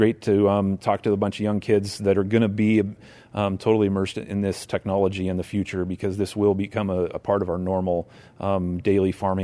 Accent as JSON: {"language": "English", "town": "Pella", "region": "Iowa", "country": "United States", "said": "I'm a farmer from Pella, Iowa. We farm about 1,000 acres of corn and soybeans, also a seed dealer."}